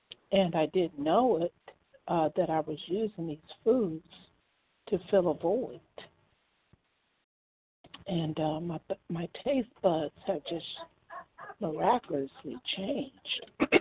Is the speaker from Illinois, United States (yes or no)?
no; Maryland, United States; I'm from Maryland.